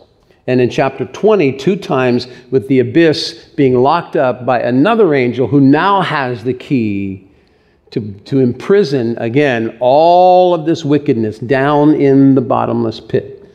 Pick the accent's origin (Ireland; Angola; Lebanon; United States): Ireland; It's a name of a beautiful river in Ireland, and I'm Irish.